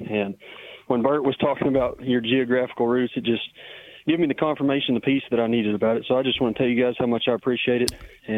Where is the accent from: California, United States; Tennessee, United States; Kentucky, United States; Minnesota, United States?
Kentucky, United States; I am an evangelist from Central Kentucky. We've been preaching for 6 years. I've lived in Central Kentucky my entire life.